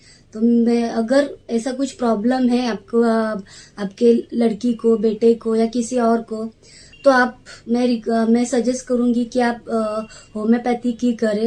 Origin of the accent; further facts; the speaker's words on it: Mumbai, Maharashtra, India; मैं शिवडी मुंबई से हूँ।